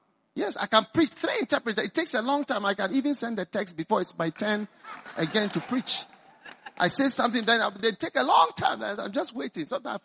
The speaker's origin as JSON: {"language": "English", "country": "Ghana", "said": "I'm from Ghana. I'm not an American. I rarely go to America. I'm just from Ghana here. Ghana is also a poor country."}